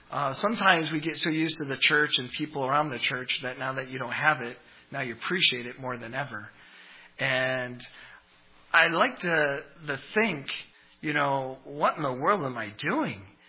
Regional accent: Vermont, United States; also born or lived in New Hampshire / Michigan; But being born in New Hampshire, raised in Vermont, my childhood was in Michigan.

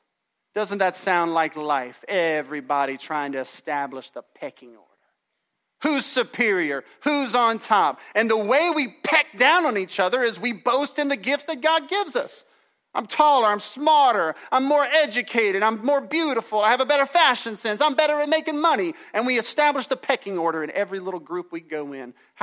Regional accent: the South, United States; I'm white. I'm a Southerner. I'm Scotch-Irish.

